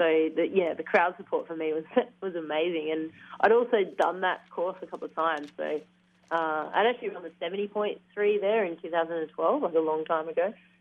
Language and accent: English; Brisbane, Queensland, Australia; I'm from Brisbane